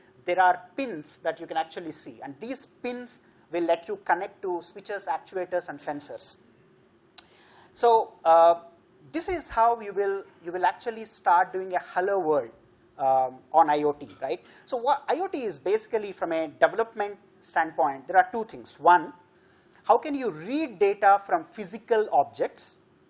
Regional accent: Andhra Pradesh, India; You know, I'm from Andhra, so you know Chandrababu Naidu is now talking about smart cities

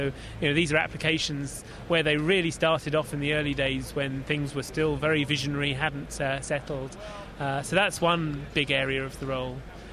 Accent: England, United Kingdom; now in United States; People often can't sort of pick up the nuances of the of my accent. Yeah, I'm from England. I lived there for about 30 years, and I worked for Microsoft for about 4.5 years in the UK office in Reading near London before coming over here.

